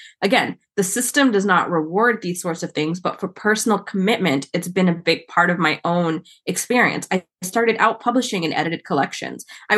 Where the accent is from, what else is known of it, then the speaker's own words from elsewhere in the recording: Ontario, Canada; growing up in Canada in near Toronto, quite multicultural. So we had people from all kinds of backgrounds.